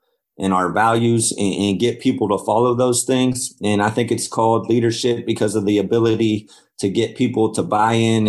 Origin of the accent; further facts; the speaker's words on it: Bolivar, Ohio, United States; I grew up in Bolivar, Ohio. I played my high school basketball at Tuskegee Valley High School.